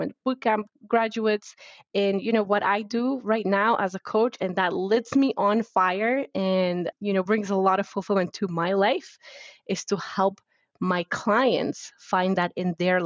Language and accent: English; Poland; now in United States; I moved from Poland to United States. And as an immigrant